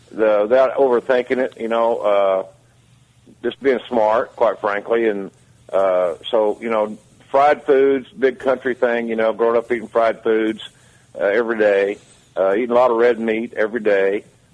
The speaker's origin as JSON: {"language": "English", "town": "Fort Bragg", "region": "California", "country": "United States", "tie": "born there", "said": "But so I was born in Fort Bragg, California, where my dad was in the logging business."}